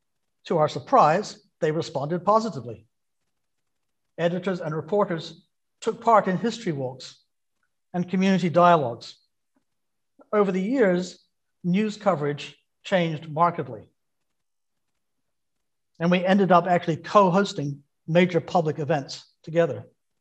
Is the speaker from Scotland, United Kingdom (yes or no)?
yes; Scotland, United Kingdom; because I come from Scotland originally, my dad was a shipyard worker and a trade unionist. I arrived in Richmond